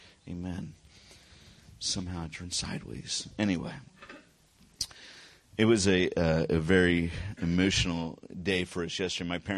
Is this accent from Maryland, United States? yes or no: yes; Baltimore, Maryland, United States; I was born in Baltimore. I lived in Arbutus. Okay, in Arbutus. My parents then moved to the Catonsville area.